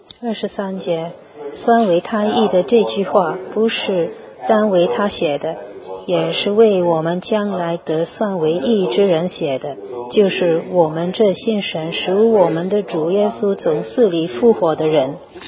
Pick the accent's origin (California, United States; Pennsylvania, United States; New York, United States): California, United States; San Francisco; now in United Kingdom; 我是从美国三藩市来的。